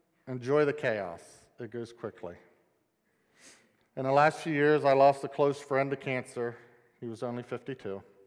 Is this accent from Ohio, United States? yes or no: yes; Woodsfield, Ohio, United States; It was a family from our church that I grew up in Woodsfield.